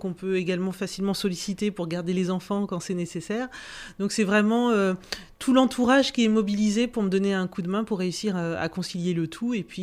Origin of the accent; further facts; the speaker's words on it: Val-de-Reuil, Normandy, France; suis une Normande. En fait, j'habite dans la région, en région Haute-Normandie depuis très longtemps et dans l'Eure même. J'ai grandi pour la majeure partie de mon enfance à Val-de-Reuil, dans l'Eure, donc je connais bien le coin.